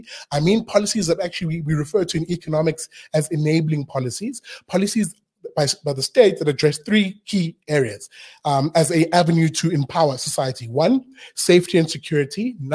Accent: South Africa; I'm not even going to frame it as a black Jewish South African. I'll frame it as a South African, period.

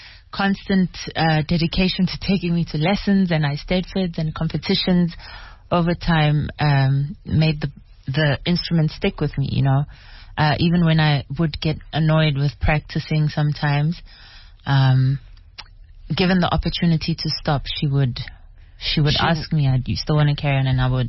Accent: Soshanguve, Gauteng, South Africa; I grew up in Soshanguve.

